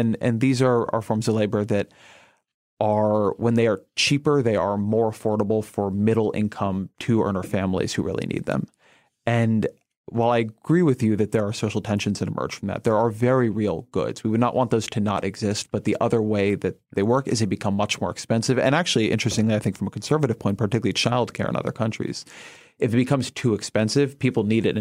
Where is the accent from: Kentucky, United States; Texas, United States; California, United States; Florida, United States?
California, United States; Yeah, I grew up in Southern California.